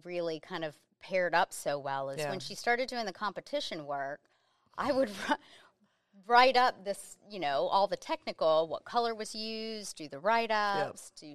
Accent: Florida, United States; Central Florida. So always Florida.

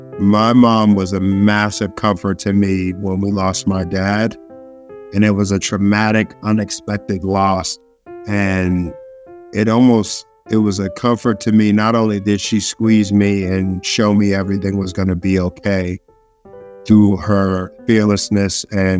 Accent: Dorchester, Massachusetts, United States; I was born and raised in Dorchester, Massachusetts.

